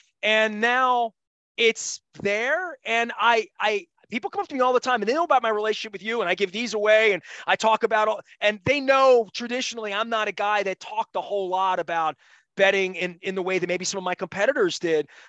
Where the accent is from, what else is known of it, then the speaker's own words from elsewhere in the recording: Dundalk, Maryland, United States; I'm from Dundalk, John. You know what I mean? I mean, literally, I'm from Dundalk, man.